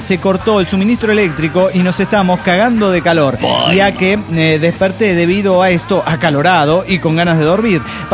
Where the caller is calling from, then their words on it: Cuernavaca, Morelos, Mexico; de Cuernavaca, Morelos, México.